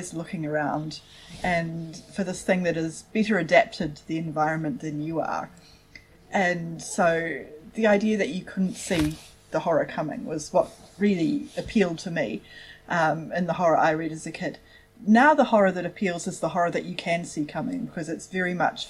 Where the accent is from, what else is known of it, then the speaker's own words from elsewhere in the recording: Nelson, New Zealand; growing up in New Zealand. I grew up in Nelson